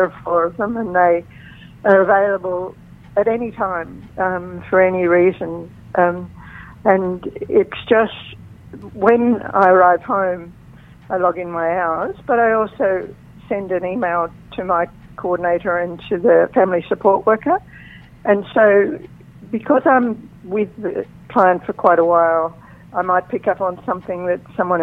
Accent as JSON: {"language": "English", "region": "Tasmania", "country": "Australia", "said": "And I'm from Tasmania, and most of them love Tasmania"}